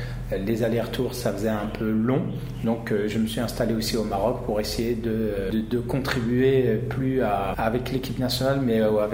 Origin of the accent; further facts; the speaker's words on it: Mantes-la-Jolie, Île-de-France, France; Moi j'ai grandi à Mantes-la-Jolie dans une cité